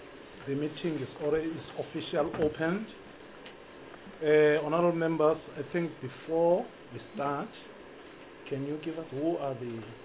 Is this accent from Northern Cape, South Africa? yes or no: no; Eastern Cape, South Africa; I'm a permanent delegate from the Western Cape. Originally, I'm from Eastern Cape